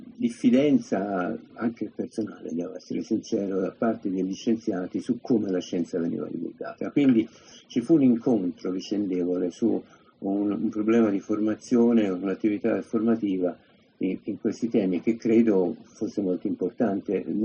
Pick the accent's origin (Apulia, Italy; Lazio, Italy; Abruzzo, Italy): Apulia, Italy; Taranto; born there; Io sono nato a Taranto